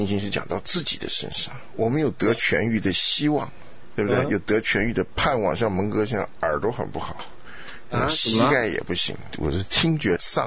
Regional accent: Taiwan; 像我在台湾长大就有这种情形啊

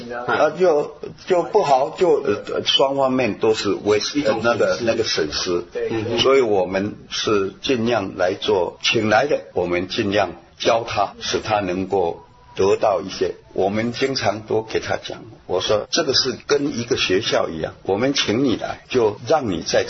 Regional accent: Taiwan; now in United States; 我从台湾来，我也找工作。

